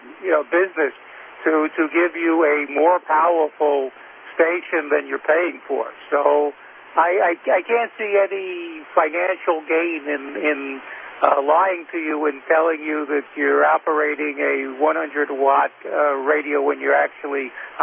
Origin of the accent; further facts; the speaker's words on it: Brooklyn, New York, United States; Yeah, having been born and brought up in Brooklyn